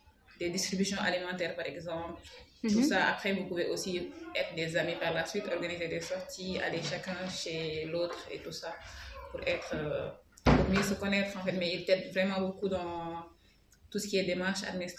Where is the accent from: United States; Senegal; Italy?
Senegal; now in Orléans, France; Je suis venue du Sénégal en septembre 2020.